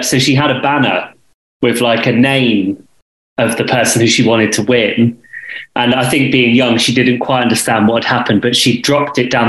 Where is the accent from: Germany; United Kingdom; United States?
United Kingdom; England; you can tell I'm English.